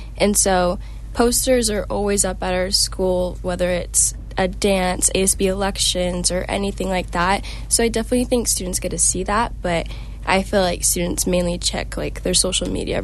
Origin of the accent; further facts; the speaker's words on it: California, United States; I came from the Bay Area and people were honestly like kind of mean there.